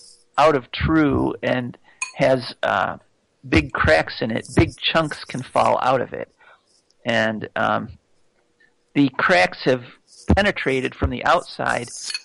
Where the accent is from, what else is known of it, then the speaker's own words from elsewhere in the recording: New York, United States; I'm from Western New York, so.